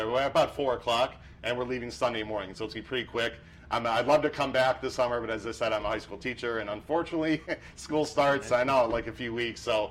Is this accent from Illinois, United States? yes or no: yes; Chicago, Illinois, United States; I'm from the Chicago area.